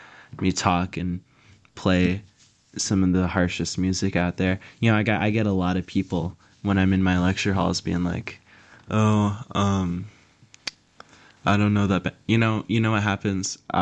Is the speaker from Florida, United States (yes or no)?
no; Seattle, Washington, United States; I'm from Seattle. I have to like grunge.